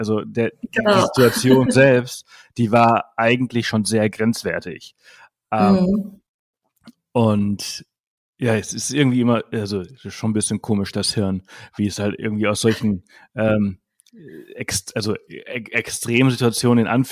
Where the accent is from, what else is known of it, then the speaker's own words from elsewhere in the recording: Balearic Islands, Spain; also born or lived in Salzburg; Also ich komme ja aus Mallorca